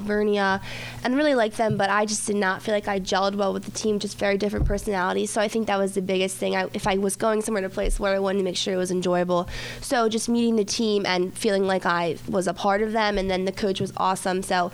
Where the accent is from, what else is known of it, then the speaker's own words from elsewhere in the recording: Red Lion, Pennsylvania, United States; I'm from Red Lion.